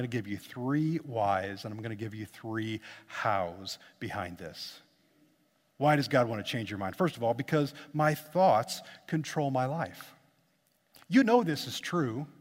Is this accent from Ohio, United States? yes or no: no; Lincoln, Illinois, United States; visited my family for a while in central Illinois, right in the middle of Illinois. Lincoln is my hometown.